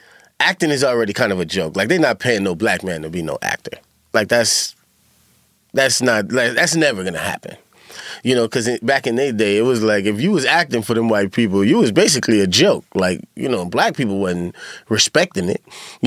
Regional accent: New Orleans, Louisiana, United States; especially when you grow up in the South. Like me, I'm originally from New Orleans, right?

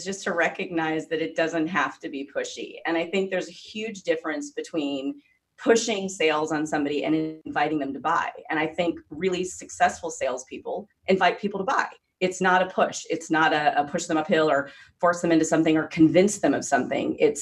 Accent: the South, United States; And so I'm originally from the South

